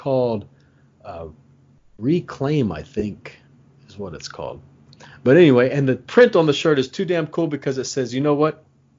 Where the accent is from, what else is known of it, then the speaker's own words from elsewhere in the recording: Ireland; I'm Irish. I've got that light skin that gets burnt up sometimes.